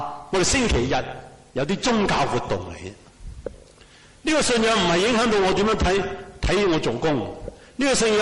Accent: China; 我哋中国人个恨字都好有趣。

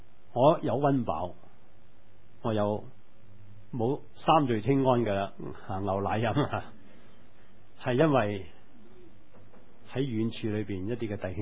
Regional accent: Hong Kong; 我在1950年在香港长大，当时香港很穷

